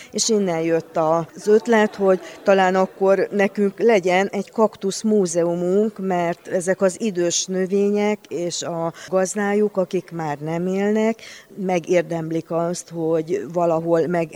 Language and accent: Hungarian; Kiskőrös, Bács-Kiskun, Hungary; Magyarországról jöttünk Kiskörösről, a Pekóna kaktusz kertészetről.